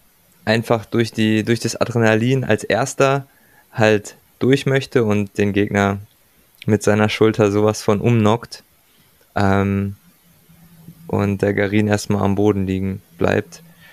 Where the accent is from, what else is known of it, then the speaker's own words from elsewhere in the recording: Germany; Da sind wir aus Deutschland sehr, sehr verwöhnt